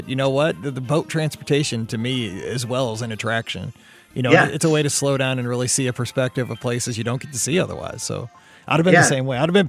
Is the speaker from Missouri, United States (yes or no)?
yes; St. Louis, Missouri, United States; I'm from St. Louis. Stuff isn't that expensive here.